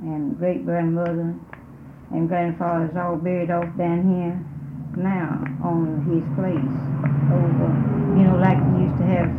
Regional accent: Jefferson, United States; born there; I was born in Carroll County.

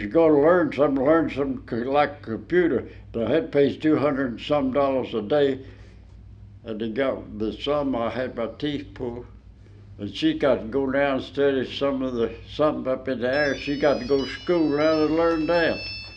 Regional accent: Georgia, United States; I grew up in Cotton County. It's changed then to Fulton County.

